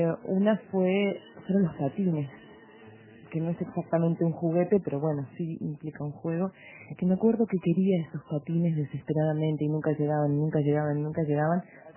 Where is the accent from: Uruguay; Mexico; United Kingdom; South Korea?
Uruguay; Montevideo; Sí, no, nací en Punta Carretas. Nacía en la calle, se llama Ariosto, nace en García Cortinas y muere en Parvadomo.